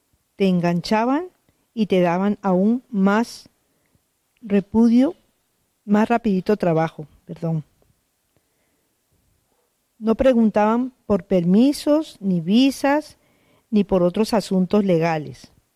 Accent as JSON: {"language": "Spanish", "country": "Colombia", "also_born_or_lived": "Ecuador", "moved": "yes", "lives_now": "Spain", "said": "no solamente salimos de Colombia, en mi caso, estaba exiliada en otro país y hasta ese lugar, como fue Ecuador, llegó la persecución y me trajeron a España."}